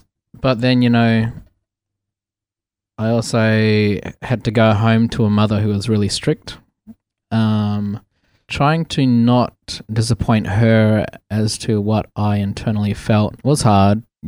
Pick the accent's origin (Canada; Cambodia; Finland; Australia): Australia; Port Hedland, Western Australia; also born or lived in Meekatharra; I am Yamiji Nyunga from Western Australia. I grew up mostly in Meekatharra and Port Hedland in WA, and I am 28.